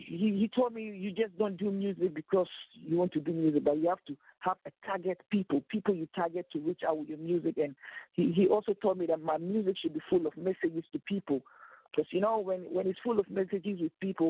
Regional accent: Ghana; I'm from West Africa, Ghana, a peaceful, loving, friendly nation.

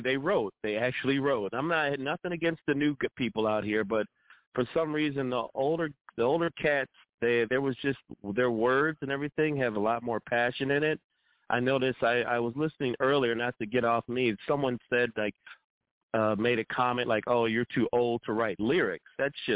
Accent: Montreal, Quebec, Canada; I'm from Montreal, Quebec, you know, Canada. Right now I'm back and forth, Chicago, New York.

